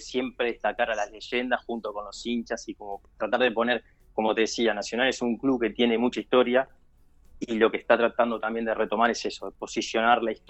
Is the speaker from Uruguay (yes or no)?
yes; Uruguay; como todo uruguayo futbolista frustrado que no puede llegar a jugar por su equipo